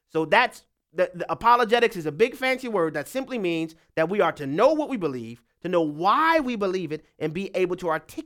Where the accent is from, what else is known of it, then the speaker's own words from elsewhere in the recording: Louisiana, United States; We'll go back to my home state of Louisiana, where we have David on the line.